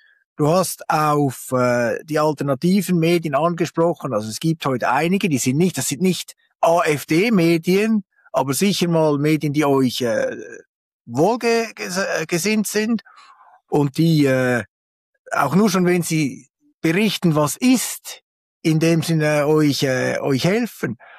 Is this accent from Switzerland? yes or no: yes; Switzerland; als Schweizer